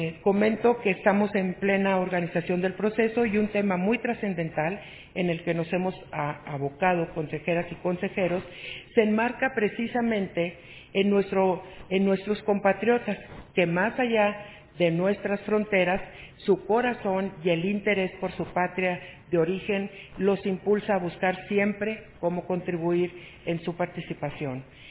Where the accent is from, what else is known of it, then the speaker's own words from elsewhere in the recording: Mexico; personas que son también, como nosotros, mexicanas y mexicanos.